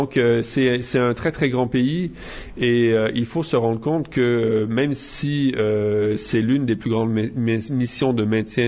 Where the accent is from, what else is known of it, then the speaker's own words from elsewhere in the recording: Canada; Bon, moi, je viens du Canada, qui est un pays encore plus énorme, parce que il couvre trois océans.